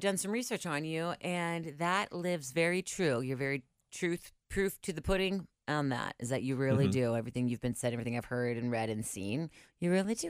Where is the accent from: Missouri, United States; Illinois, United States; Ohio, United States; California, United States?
Ohio, United States; Cincinnati; I am from here and I grew up in Cincinnati and I grew up like knowing Q102